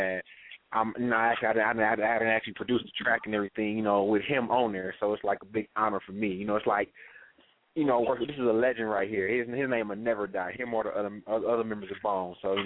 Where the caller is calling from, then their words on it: Milwaukee, Wisconsin, United States; I'm calling from Milwaukee.